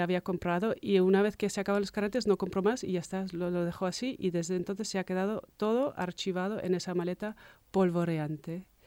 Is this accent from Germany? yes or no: yes; Germany; siendo yo misma alemana.